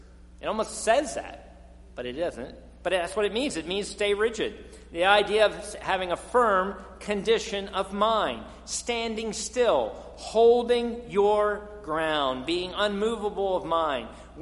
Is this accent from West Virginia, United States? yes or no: no; Philadelphia, Pennsylvania, United States; I always get killed for it because I'm from Philadelphia area.